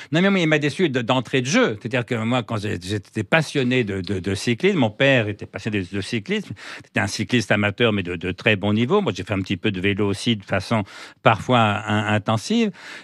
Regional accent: northern France, France; je suis de la France du Nord et qu'il y a peu de rugby dans la France du Nord.

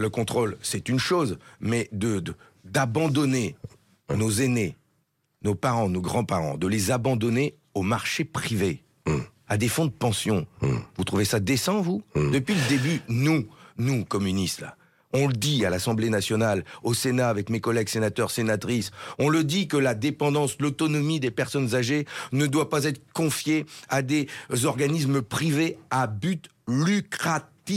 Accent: Hauts-de-France, France; je suis ch'ti, je suis conseiller municipal à Saint-Amand-les-Eaux. J'habite dans une ville de 16 500 habitants, dans une ville qui a été dans un département très industriel, qui a perdu des usines, mais qui en a encore

